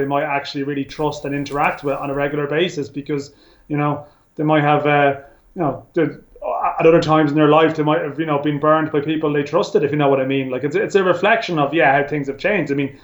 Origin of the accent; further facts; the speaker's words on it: Ireland; Like, I think sometimes maybe as Irish people comment, and do we let our heart rule our head on occasion